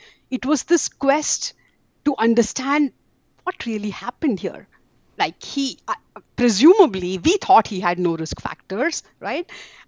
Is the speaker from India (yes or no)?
yes; India; now in Boston, United States; So I was born and brought up in India. I live in Boston right now. I was born in a very typical middle-class Indian family.